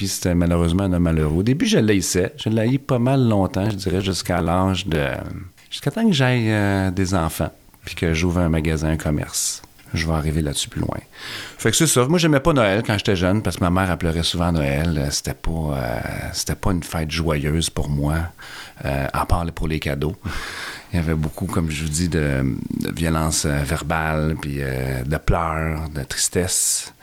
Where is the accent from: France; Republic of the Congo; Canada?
Canada; Sainte-Julie, Quebec; J'ai grandi à Sainte-Julie.